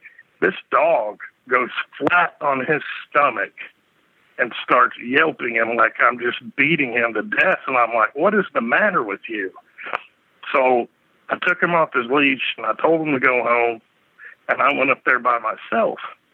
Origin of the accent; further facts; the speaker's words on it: Los Angeles, California, United States; because I'm originally from Los Angeles, and I moved back in 88, and I ended up joining the military, and then I came home in 94.